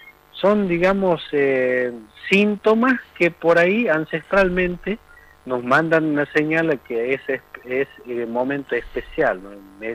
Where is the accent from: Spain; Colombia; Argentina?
Argentina